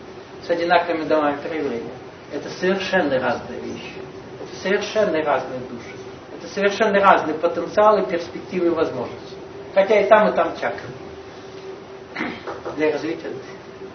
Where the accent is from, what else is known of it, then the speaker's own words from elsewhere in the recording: Moscow Oblast, Russia; Я не из Новосибирска. Когда вы сказали: на башне продают, у нас в Подмосковье башен нет, у нас деревня.